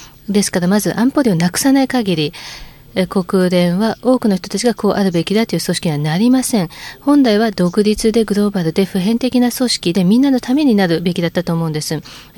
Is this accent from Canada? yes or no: yes; Canada; 私はカナダ出身です。 カナダでは私が生まれてから40年間50年間